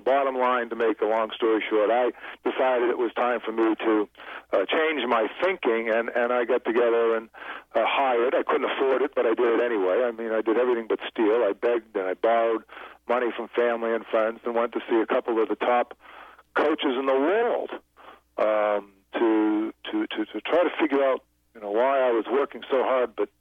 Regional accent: Boston, Massachusetts, United States; now in Florida, United States; The Boston area, so I came down here to Florida 26 years ago

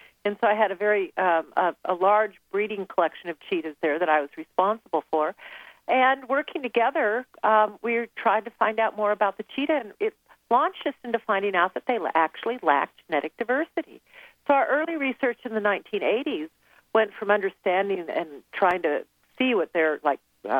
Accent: United States; I think a lot of it in being a woman and also being an American

